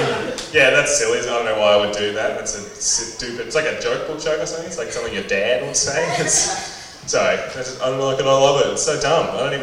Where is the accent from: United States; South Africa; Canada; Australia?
Australia; part of being Australian is like, yeah, I just lie to the place that pays me. Australia.